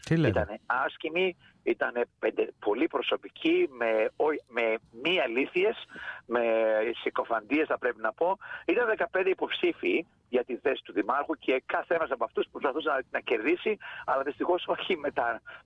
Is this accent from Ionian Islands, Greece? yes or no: no; Athens, Attica, Greece; moved away as an adult; now in Australia; Οι γονείς μου κατάγονται από την Ήπειρο και εγώ μεγάλωσα στην Αθήνα, συγκεκριμένα στο προάστιο της Πετρούπολης.